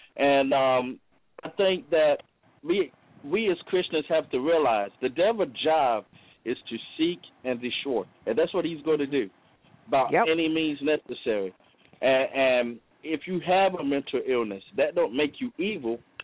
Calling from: Warsaw, North Carolina, United States; I'm actually calling from Warsaw, North Carolina.

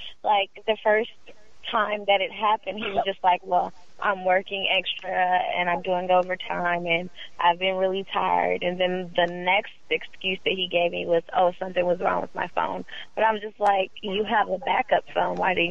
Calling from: Houston, Texas, United States; I'm calling from Houston, Texas.

